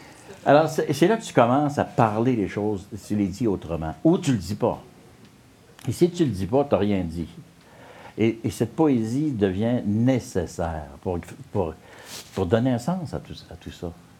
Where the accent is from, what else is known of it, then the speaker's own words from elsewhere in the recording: Montreal, Quebec, Canada; J'ai été élevé dans l'Est de Montréal.